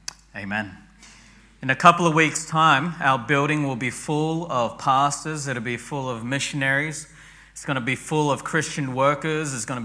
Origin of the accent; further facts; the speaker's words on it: Australia; I was new to Australia. I grew up in Australia, but I've been away for so long.